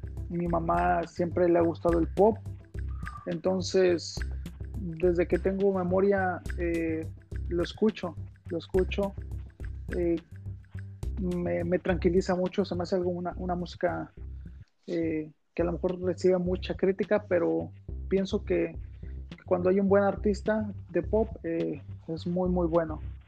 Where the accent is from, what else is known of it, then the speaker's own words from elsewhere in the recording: Mexico City, Mexico; de donde yo soy, ahí en el DF